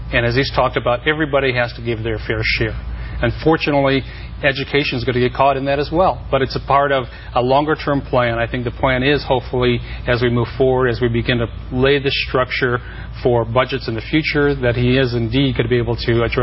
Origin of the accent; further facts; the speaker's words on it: Long Beach, California, United States; Still my hometown, yeah.